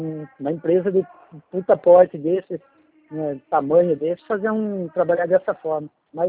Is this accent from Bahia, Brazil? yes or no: no; Piracicaba, São Paulo, Brazil; Eu sou de Piracicaba